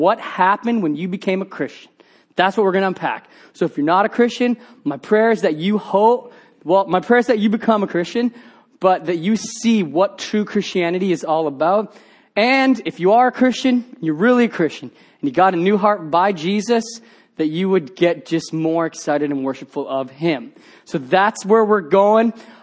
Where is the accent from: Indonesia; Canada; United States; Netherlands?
Indonesia; I grew up in Indonesia as a missionary kid and grew up in a Christian home.